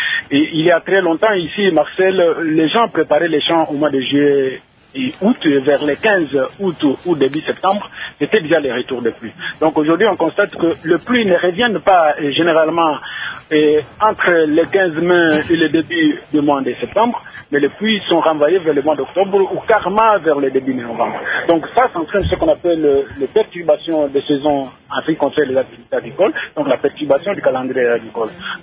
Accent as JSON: {"language": "French", "country": "DR Congo", "said": "chez nous, en République démocratique du Congo"}